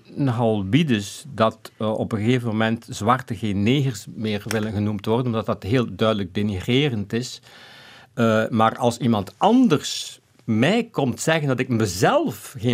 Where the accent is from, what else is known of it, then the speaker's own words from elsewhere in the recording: Flanders, Belgium; ik identificeer mij niet zo heel erg met mijn Vlaming zijn of zo. Hè? Ik ben wel een Vlaming, maar dat is niet waar ik mee bezig ben.